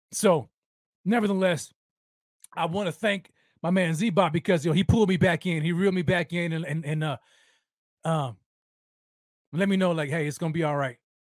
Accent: El Paso, Texas, United States; El Paso, Texas. Go Bills, baby. My hometown right here. The 915.

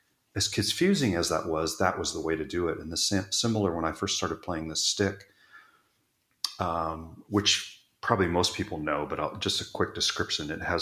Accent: Texas, United States; although I grew up in Texas, but still going to Nashville didn't make sense.

